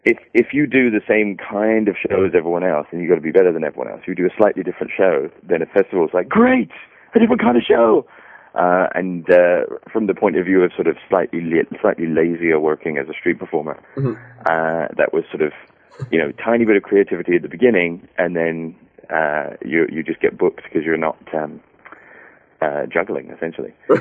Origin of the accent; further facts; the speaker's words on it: England, United Kingdom; so being English, people are always like, oh, football.